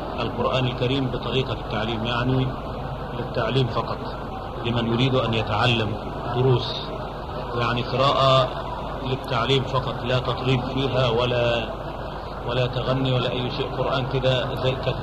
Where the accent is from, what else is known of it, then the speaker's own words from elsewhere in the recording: Egypt; يعني كبار الشخصيات عندنا في مصر نذهبوا مع سيادة السفير.